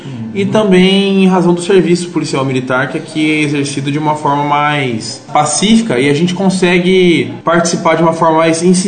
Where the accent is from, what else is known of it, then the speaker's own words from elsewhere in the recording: Matinhos, Paraná, Brazil; Eu sou natural de Matinhos, Paraná. Atualmente tenho 21 anos de idade.